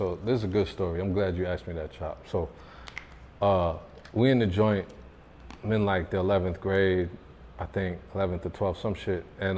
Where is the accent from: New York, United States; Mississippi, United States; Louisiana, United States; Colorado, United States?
New York, United States; Syracuse; I knew I wanted to be a rapper when I went to a concert at Syracuse University. Coming from Syracuse, our best conce